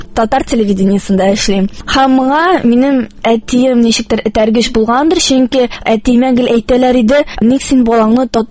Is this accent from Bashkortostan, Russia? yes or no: no; Kazan, Tatarstan, Russia; мин Казаннан, мәркәзебездән 2-нче татар гимназиясында белем алып чыктым.